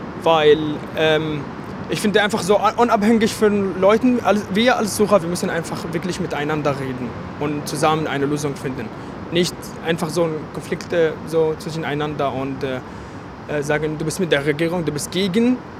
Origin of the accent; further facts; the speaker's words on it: Syria; German is a second language; moved away as an adult; now in Hamburg, Germany; ich komme aus Syrien, ich bin 23 Jahre alt. Ich bin Ende 2015 nach Deutschland geflüchtet